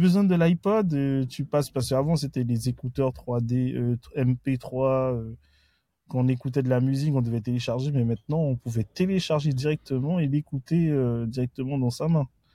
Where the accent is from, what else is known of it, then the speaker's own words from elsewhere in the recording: Bondy, Île-de-France, France; also born or lived in Marseille; Ouais, je viens de Bondy, près de la mairie de Bondy. Après, j'ai vécu un petit peu à Marseille